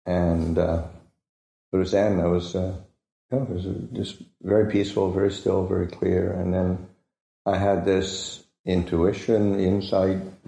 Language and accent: English; Canada; because I grew up in Canada, so I was very suspicious of Americans.